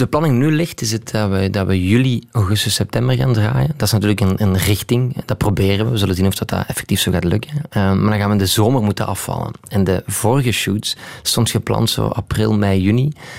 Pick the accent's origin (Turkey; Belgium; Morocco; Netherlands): Belgium; Flanders; now in Antwerp, Belgium; Ik woon in Antwerpen, ik ben afkomstig uit Limburg.